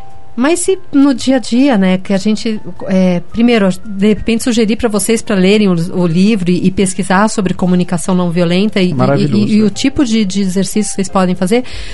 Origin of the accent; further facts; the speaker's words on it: São Paulo, Brazil; Falei que nem paulista. Sou paulista.